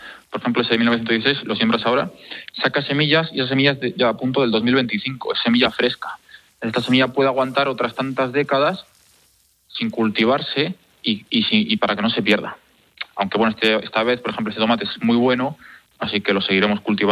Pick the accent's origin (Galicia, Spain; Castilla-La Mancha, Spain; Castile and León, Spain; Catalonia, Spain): Castile and León, Spain; Alcázar de Sirga; porque el tomate es como una perla negra y pues es la perla de Villa Sirga, de Alcázar de Sirga, pues es alcazareña, que es nuestro gentilicio. Alcazareños.